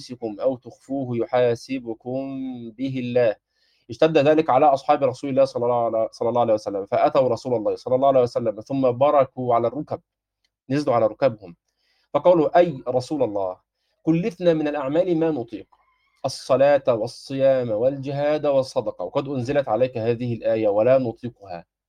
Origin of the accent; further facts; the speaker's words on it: Egypt; الناس اللي كانت بتلعب عندنا في مصر بلي